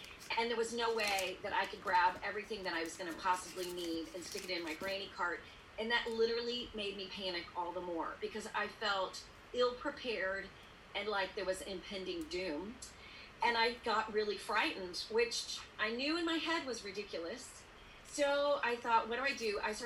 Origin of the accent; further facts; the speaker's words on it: Texas, United States; because I'm from Texas and I have a genetic marker that I have to make chili at least once a week